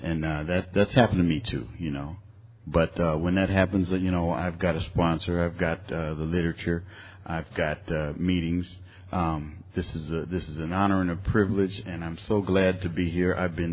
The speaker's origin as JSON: {"language": "English", "town": "Las Vegas", "region": "Nevada", "country": "United States", "also_born_or_lived": "San Diego", "said": "And I'm from Las Vegas. And I actually spent a lot of years here because this is where what I claim is home, San Diego."}